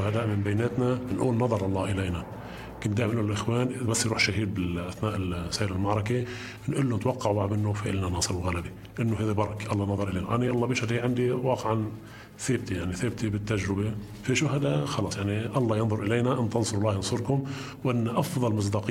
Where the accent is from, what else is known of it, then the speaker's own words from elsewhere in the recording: Lebanon; أنا كلبناني